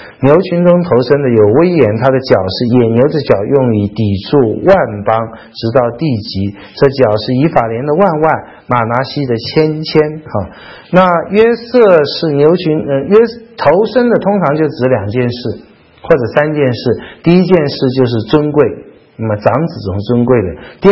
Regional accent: China; 很像我们中国人写

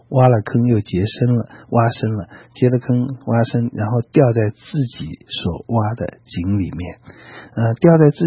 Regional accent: China; 这我们中国人看重这伦理啊、家庭啊，实在是有很多的罪恶。

